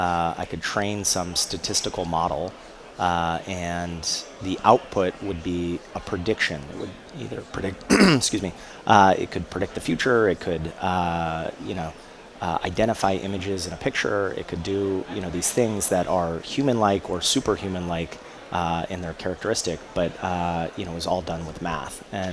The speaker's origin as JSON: {"language": "English", "region": "Colorado", "country": "United States", "tie": "born or raised there", "said": "I grew up in Colorado, and I had always had this aspiration to climb Mount Everest."}